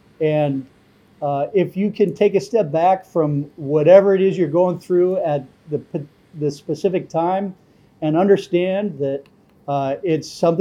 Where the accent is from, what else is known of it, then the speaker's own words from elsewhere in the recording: Northwest, United States; I grew up in the Northwest, so lots of outdoor activities, climbing, hiking, hunting, fishing, a lot of time in the mountains.